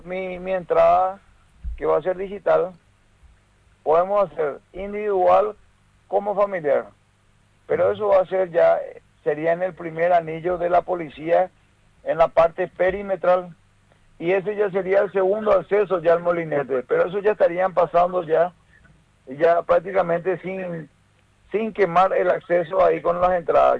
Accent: Paraguay; Como paraguayos nosotros tenemos que sentirnos orgullosos de eso

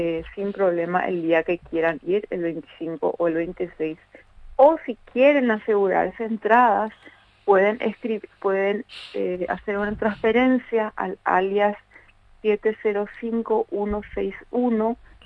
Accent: Paraguay; la comedia que hacen nuestros dramaturgos realmente refleja mucho de lo que somos los paraguayos y paraguayas.

